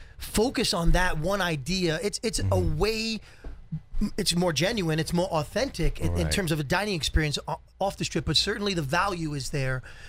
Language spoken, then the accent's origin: English; New York, United States; And I'm from New York, and I see the talent there.